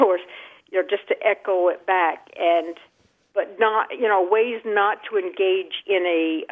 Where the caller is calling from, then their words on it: Burlington, Vermont, United States; I'm calling from Burlington, Vermont.